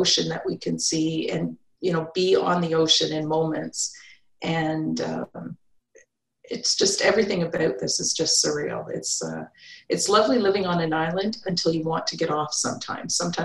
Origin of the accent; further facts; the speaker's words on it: Queensville, Ontario, Canada; also born or lived in Beaverton; I grew up in a little town called Queensville, just north of Newmarket, Ontario. And we lived there until I was in high school. And then we moved to Beaverton after that.